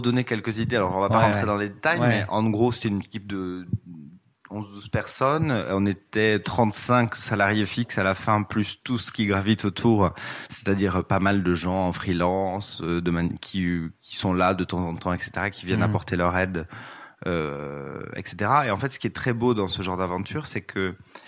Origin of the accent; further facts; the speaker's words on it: Southwest France, France; je viens d'une famille d'entrepreneurs qui n'avait rien à voir avec la mode. J'ai des origines, je viens du sud-ouest de la France